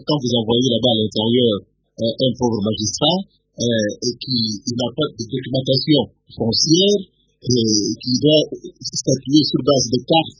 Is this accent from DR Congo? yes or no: yes; DR Congo; en tant que Congolais, on se retrouve à l'aise partout où on est.